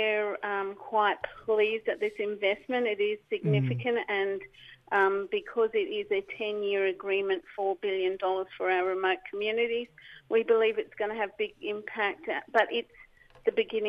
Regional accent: Alice Springs, Northern Territory, Australia; I'm originally from Alice Springs, a Rundicatage woman, born and raised in Alice Springs, Central Australia.

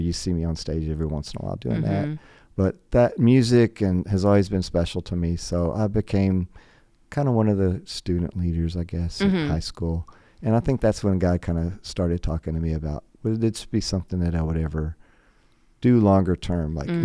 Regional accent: Dallas, Texas, United States; also born or lived in South Padre Island, Texas; We moved my 8th grade year from Dallas down to South Padre Island, Texas. They were trying to reset.

